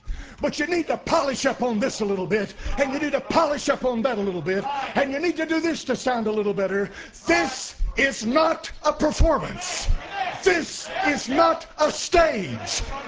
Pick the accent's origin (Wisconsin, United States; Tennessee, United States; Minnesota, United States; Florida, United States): Tennessee, United States; I grew up in East Tennessee, and I knew what blackguard meant.